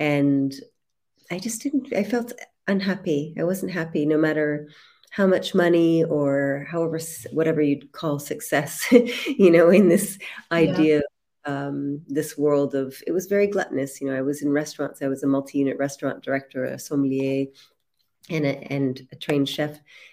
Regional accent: Canada; so I grew up in Canada, but I was had a very, very hectic position within restaurants.

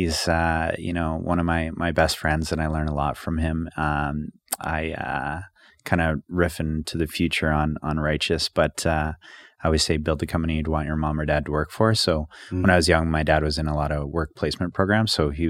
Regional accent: Calgary, Alberta, Canada; I'm born and raised in Calgary, so I grew up in Woodlands on Woodridge Drive. A few years before that, I lived just by Southland with my grandparents.

